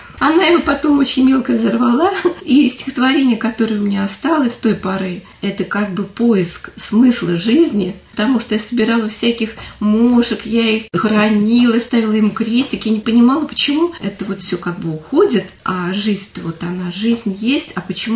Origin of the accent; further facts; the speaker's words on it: Ilyinka, Russia; И вот я из Ильинки своей родной, туда мы с бабушкой попадаем.